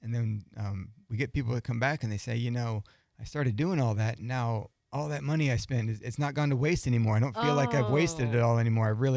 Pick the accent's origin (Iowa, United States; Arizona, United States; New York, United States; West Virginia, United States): Iowa, United States; born there; I was born in Iowa. Most of my family's farmers.